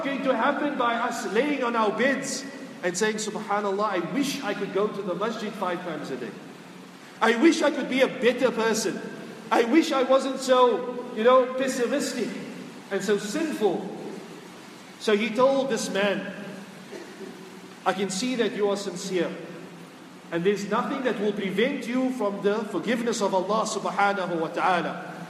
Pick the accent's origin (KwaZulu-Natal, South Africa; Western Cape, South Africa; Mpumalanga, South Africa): Western Cape, South Africa; Cape Town; When I first graduated, I went back to Cape Town, South Africa, my hometown.